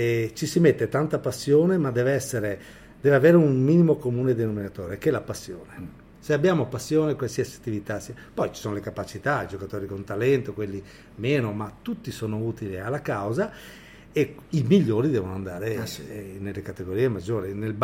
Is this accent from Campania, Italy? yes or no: no; Monfalcone, Friuli-Venezia Giulia, Italy; Io sono cresciuto in Friuli Venezia Giulia, anzi in Venezia Giulia, a Monfalcone.